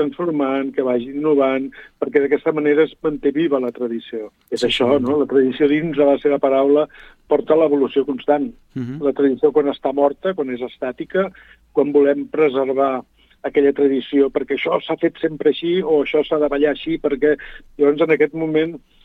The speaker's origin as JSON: {"language": "Catalan", "region": "Catalonia", "country": "Spain", "said": "el principal és que som catalans, no? I els catalans tenim el nostre ADN"}